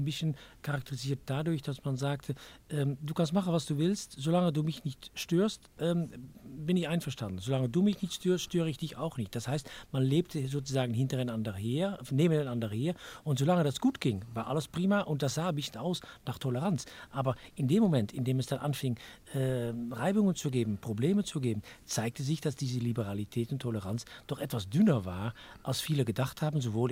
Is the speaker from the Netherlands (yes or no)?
yes; Netherlands; Wir haben natürlich als Niederländer immer gesagt